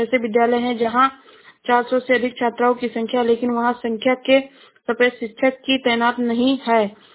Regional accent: Uttar Pradesh, India; मैं जिला श्रावस्ती से हूँ।

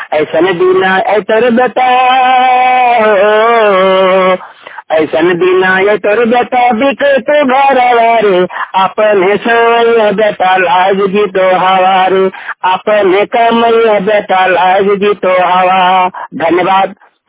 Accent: Dhanbad, Jharkhand, India; District Dhanbad Jharkhand का रहने वाला हूँ।

